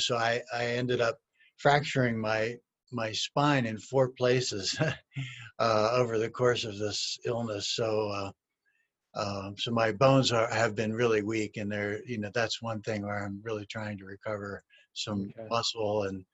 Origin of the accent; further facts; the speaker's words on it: Pennsylvania, United States; I'm from Pennsylvania.